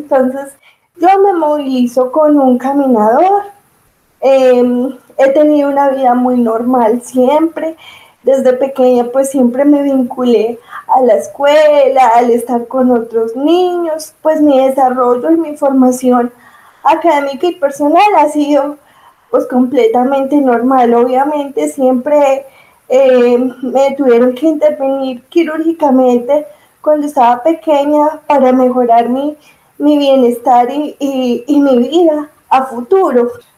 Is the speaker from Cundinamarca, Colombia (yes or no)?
no; Viterbo, Caldas, Colombia; Soy del municipio de Viterbo, Caldas. Aquí nací, aquí he vivido toda la vida.